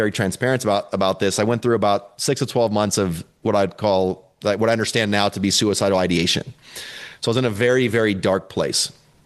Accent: Midwest, United States; I mean, I grew up in the Midwest and it's like, you know, I'd see gophers or deer or, you know, maybe a moose once in a while

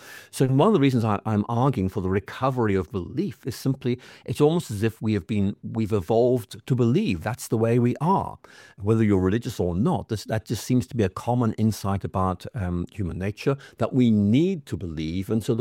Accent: Belfast, Northern Ireland, United Kingdom; I was growing up in Belfast

